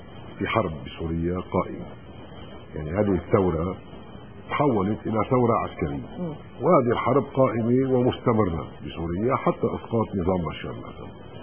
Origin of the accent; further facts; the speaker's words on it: Lebanon; وعلينا كلبنانيين رهائن ان نحن نتحمل مسؤولية